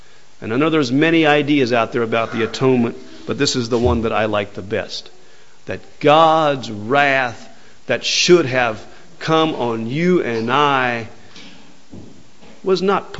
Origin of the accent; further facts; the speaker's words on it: United States; I'm from America. I'm sorry. There's no room for prejudice against Americans this morning.